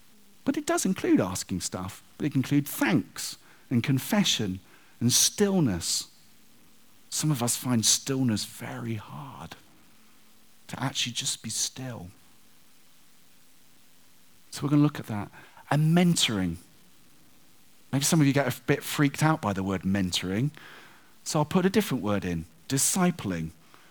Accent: United Kingdom; But they're Dutch, and I'm British. We're different.

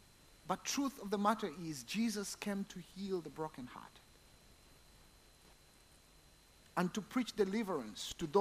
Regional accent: Uganda; I was born and raised in Uganda

